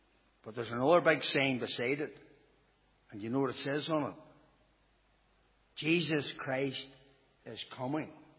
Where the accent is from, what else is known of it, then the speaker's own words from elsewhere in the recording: Ballynahinch, Northern Ireland, United Kingdom; born there; I was born in Ballinahinch, and I thought to be an Orange man and to be a Protestant was the most important thing that I would ever want to do or be.